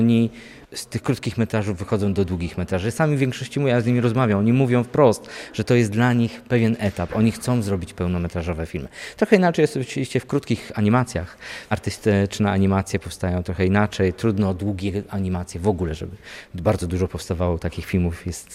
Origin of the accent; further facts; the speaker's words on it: Szczecin, West Pomeranian Voivodeship, Poland; do ludzi, których edukuje filmowo w Szczecinie, skąd pochodzę